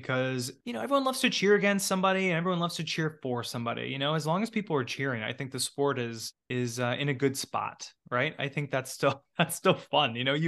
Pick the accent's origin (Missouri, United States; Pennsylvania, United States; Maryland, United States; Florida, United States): Florida, United States; I'm from Florida. We play on green clay, but the red clay.